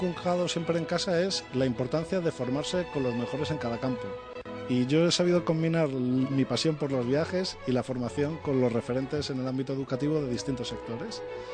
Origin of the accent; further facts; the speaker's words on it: Madrid, Community of Madrid, Spain; born there; Soy nacido en Madrid, pero de familia, mi familia es andaluza por un lado y extremeña de otro, pero yo ya soy el primer hermano que nació aquí en Madrid.